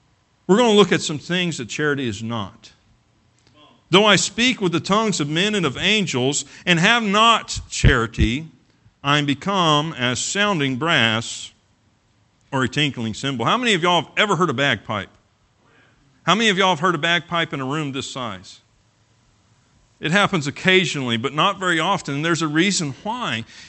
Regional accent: the South, United States; Now, I'm from the South. I can do this really well.

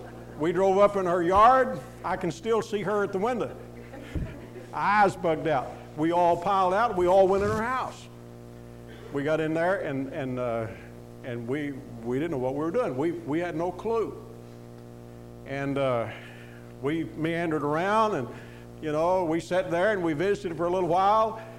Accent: Kentucky, United States; I grew up in Western Kentucky. That's not too far from you, down at Paducah, in that general area. Actually, Paducah's the big town. Where I grew up was at the end of a dirt road, way out in those river bottoms

